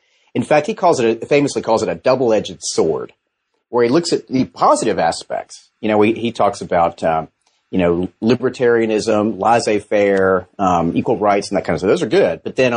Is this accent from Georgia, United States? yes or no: yes; Georgia, United States; Yeah, well, I'm from Georgia